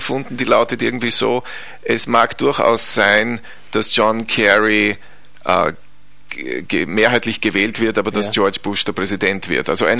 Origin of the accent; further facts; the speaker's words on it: Carinthia, Austria; ich bin in Kärnten aufgewachsen und bin auch immer wieder hingefahren und verbringe auch sehr viele meiner Urlaube in Kärnten.